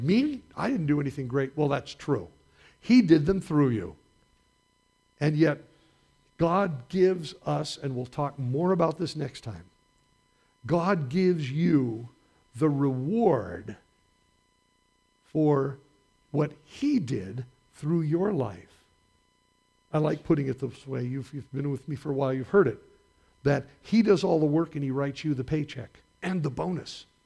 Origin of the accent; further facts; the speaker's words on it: California, United States; Now, we are from the Georgetown Divide